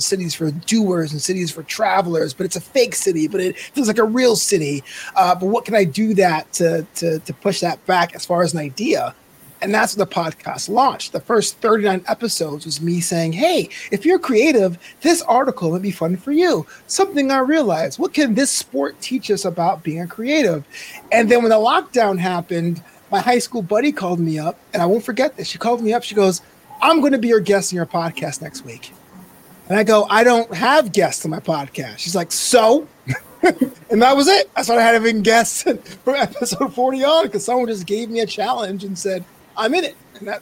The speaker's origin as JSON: {"language": "English", "town": "New York City", "region": "New York", "country": "United States", "moved": "yes", "lives_now": "Los Angeles, United States", "said": "So I'm from Brooklyn. I live in Los Angeles now, but I'm from Brooklyn."}